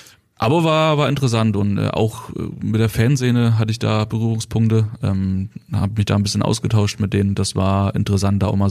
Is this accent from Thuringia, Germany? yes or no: yes; Thuringia, Germany; born there; Also ich meine, ich bin halt Thüringer, gebürtiger Thüringer.